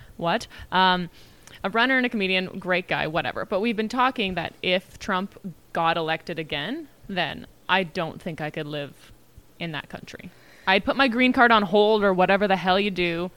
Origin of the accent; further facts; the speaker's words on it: Canada; And I'm like, we're Canadian.